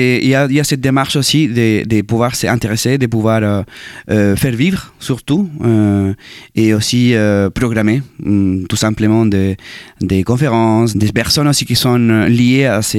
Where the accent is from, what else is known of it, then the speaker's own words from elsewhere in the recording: Chile; Oui, tout à fait. Au Chili, la cumbia est l'âge de la guitare électrique.